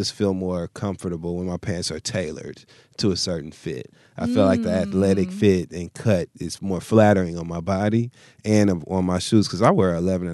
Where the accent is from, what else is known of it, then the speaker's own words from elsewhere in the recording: Midwest, United States; You know, I'm from the Midwest.